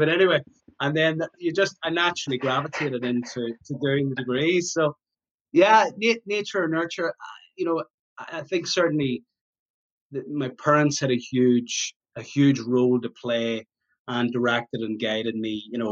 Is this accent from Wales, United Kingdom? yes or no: no; Portadown, Northern Ireland, United Kingdom; growing up in Northern Ireland, you know, during the 80s, quite a challenging time. We lived, you know, in Portadown.